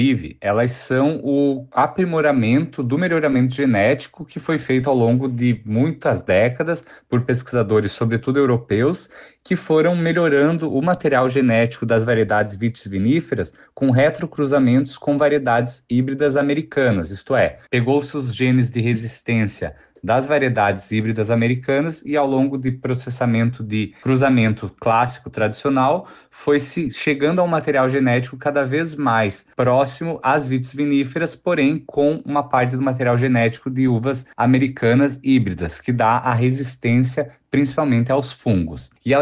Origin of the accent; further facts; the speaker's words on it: Anita Garibaldi, Santa Catarina, Brazil; Eu sou natural de Anita Garibaldi, que fica no Planalto Catarinense, e desde novo, por origens familiares, descendente de italianos